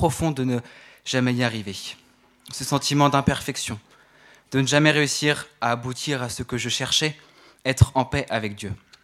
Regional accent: Brittany, France; now in Grenoble, France; je viens de Bretagne. Je suis arrivé sur Grenoble en septembre. J'ai grandi dans une famille chrétienne

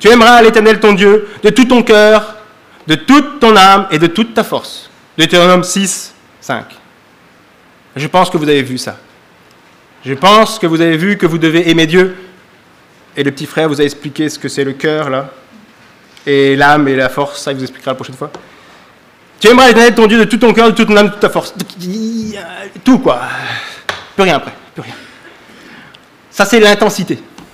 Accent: Lille, Hauts-de-France, France; Je viens de Lille, vous êtes à Grenoble.

